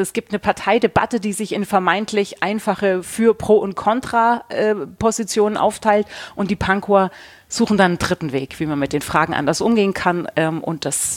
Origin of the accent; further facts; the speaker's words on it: Augsburg, Bavaria, Germany; now in Berlin, Germany; ich bin in Augsburg aufgewachsen, habe hier in Berlin dann Philosophie studiert